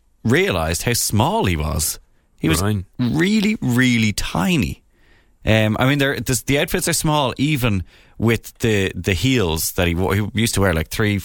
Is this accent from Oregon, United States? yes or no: no; Minnesota, United States; I'm from Minnesota.